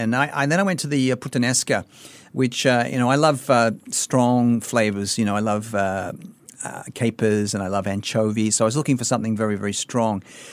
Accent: Sydney, New South Wales, Australia; I grew up in Sydney, but I have a soft spot for Brisbane.

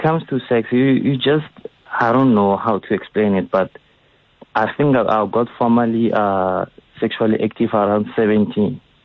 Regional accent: Soshanguve, Gauteng, South Africa; I'm from Soshanguve in Pretoria. I remember when I was I'm 25 years old now

